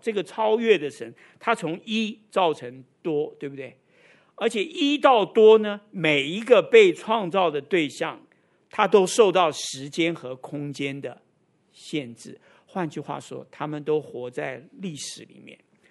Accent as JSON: {"language": "Chinese", "country": "Taiwan", "said": "跟我们台湾人拜神拜偶像是一样的"}